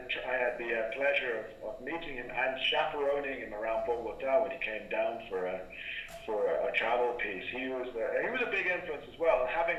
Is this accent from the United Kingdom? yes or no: yes; England, United Kingdom; You know, I'm English.